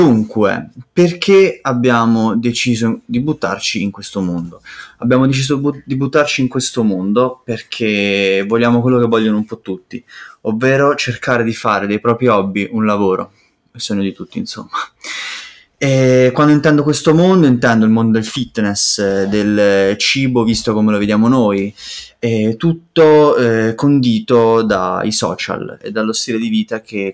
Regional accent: Abruzzo, Italy; now in Rome, Italy; noi siamo abruzzesi, ma viviamo a Roma da circa 5 anni.

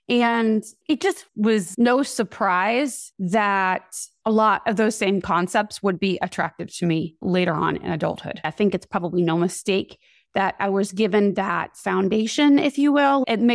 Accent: Miami, Florida, United States; also born or lived in Fairfield, Iowa; now I'm from Miami, Florida, but my mom took us to Fairfield, Iowa.

